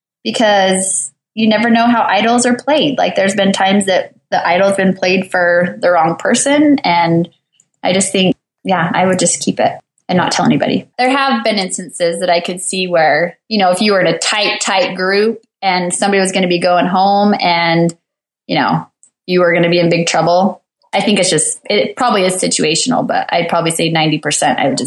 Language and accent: English; Utah, United States; which is so strange because we're both from Utah and I really like Tyson.